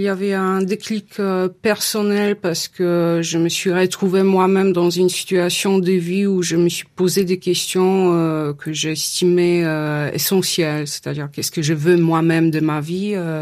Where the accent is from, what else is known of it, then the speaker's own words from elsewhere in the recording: Poland; French is a second language; now in France; Je suis polonaise, hein. C'est le seul passeport que je possède, c'est le passeport polonais. Donc je suis toujours une polonaise en exil, même si maintenant je vis plus longtemps désormais en France que je n'ai jamais vécu en Pologne.